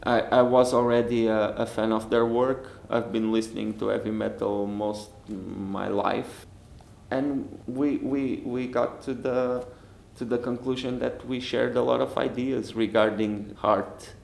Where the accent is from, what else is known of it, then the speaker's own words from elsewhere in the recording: Portugal; born there; English is a second language; And that in Portugal means a lot, because I was born in September 1974.